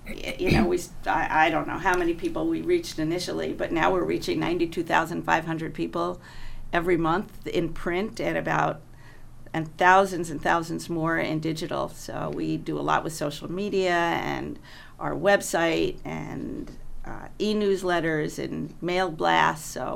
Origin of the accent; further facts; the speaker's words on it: Buffalo, New York, United States; You don't say Amherst. You don't say Cheektowaga. You always say, I come from Buffalo.